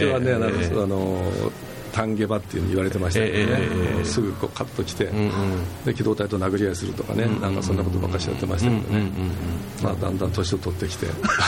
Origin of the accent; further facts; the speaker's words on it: Shimabara, Nagasaki, Japan; born there; 長崎の島原に